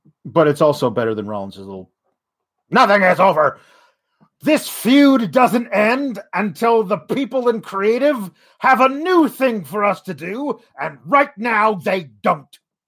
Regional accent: Eugene, Oregon, United States; What, my hometown? I lived in the boonies outside of Eugene, Oregon, but they shot it on the campus of University of Oregon.

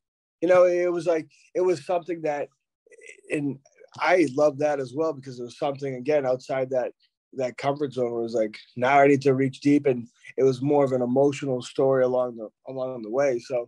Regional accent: New England, United States; we're all from New England. We're all New England guys.

